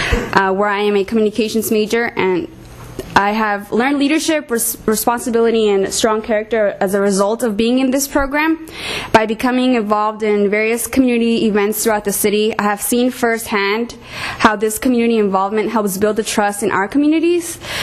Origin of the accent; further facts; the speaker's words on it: Hollywood, California, United States; the youngest of four children to hardworking Mexican immigrants. I have been born and raised in Hollywood, in an area where youth are often drawn to join gangs and to do drugs.